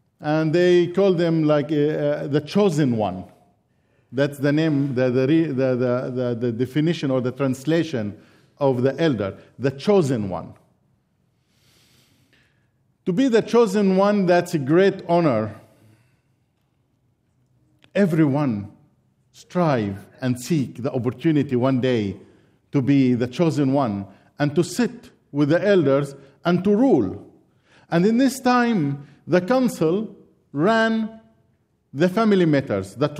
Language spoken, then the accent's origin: English; Nazareth, Northern District, Israel; I was born and I grew up in Nazareth to a Muslim family.